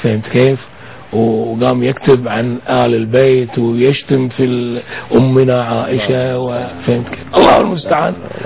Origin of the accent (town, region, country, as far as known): Kuwait